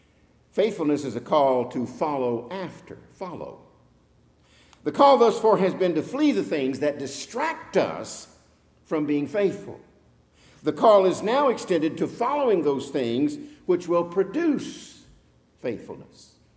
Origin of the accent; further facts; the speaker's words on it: Texas, United States; moved away as an adult; now in Tennessee, United States; Now, I'm a Texan living in Tennessee now.